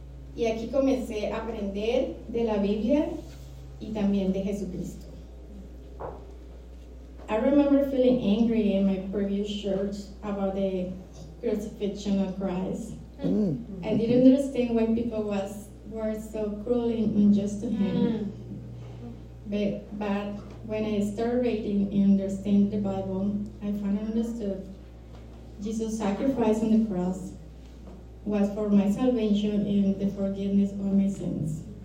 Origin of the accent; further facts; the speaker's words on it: Colombia; Soy de Colombia, como Kay lo dijo, y mi país es católico por tradición, y por supuesto, nací y crecí en una familia católica